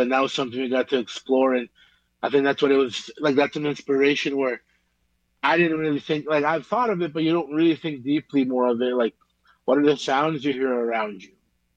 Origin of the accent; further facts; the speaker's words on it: Belize; I'm from Belize, so I have Caribbean music essence with me, Salvadorian essence.